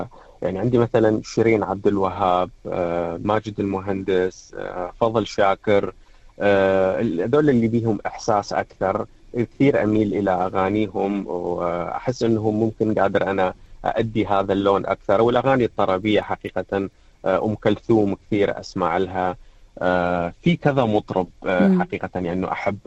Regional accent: Iraq; accent: Iraqi; أفضل يكون بلهجتي باللهجة العراقية.

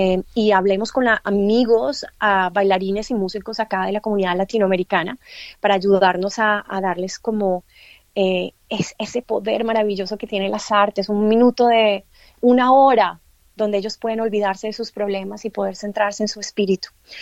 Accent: Colombia; como colombiana, yo nací en Colombia

